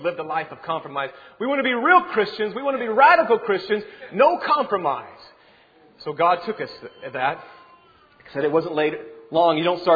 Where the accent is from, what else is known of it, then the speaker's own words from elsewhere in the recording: Texas, United States; I was raised in Texas and never heard of that.